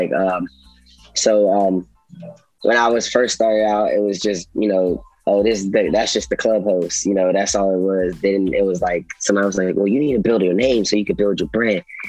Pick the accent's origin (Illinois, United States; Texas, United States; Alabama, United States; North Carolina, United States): North Carolina, United States; I'm from North Carolina. Currently, I live in the DMV.